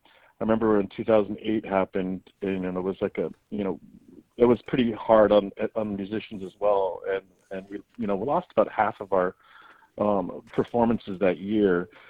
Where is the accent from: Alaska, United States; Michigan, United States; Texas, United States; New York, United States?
Alaska, United States; Bethel; now in Juneau, United States; I'm originally from Mumbretuk, which is Bethel, Alaska, and I've been playing music with … for about 27 years, and moved to here into Juneau